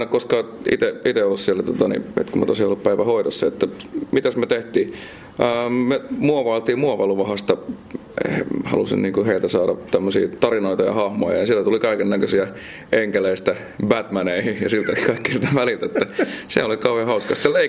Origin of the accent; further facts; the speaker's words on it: Lappeenjärvi, South Ostrobothnia, Finland; No siis mä oon kotoisin Lappeenjärveltä, että ei ihan noin iso kuin Riihimäki, että silloin aikanaan, silloin muistaakseni, olisiko 4,500 ihmistä, ja nykyään on täällä 3200, että aika pieni paikkakunta.